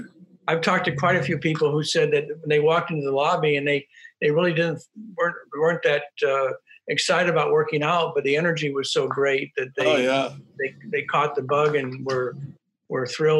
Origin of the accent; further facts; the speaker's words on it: Omaha, Nebraska, United States; And six of those were in the Midwest where I'm from. I'm from Omaha.